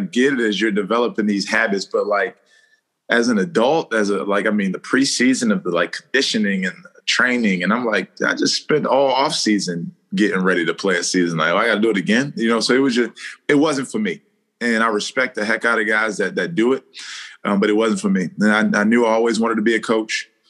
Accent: Baltimore, Maryland, United States; Yeah, you know, I'm from Baltimore, Maryland. I played at Missouri 2009 or 2012.

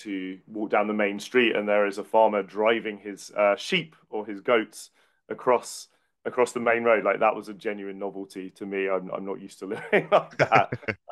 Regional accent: London, United Kingdom; So I grew up in London

